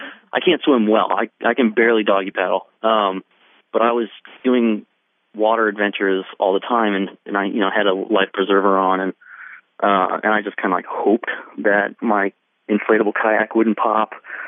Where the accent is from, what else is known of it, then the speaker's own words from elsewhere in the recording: East Coast, United States; I'm from the East Coast, so Alaska just seems so far away.